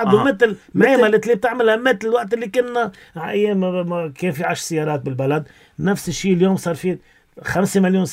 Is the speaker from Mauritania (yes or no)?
no; Lebanon; نحن كمواطن لبناني